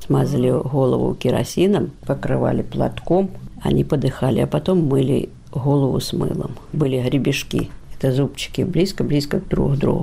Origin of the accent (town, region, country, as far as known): Milenino, Kursk Oblast, Russia; born there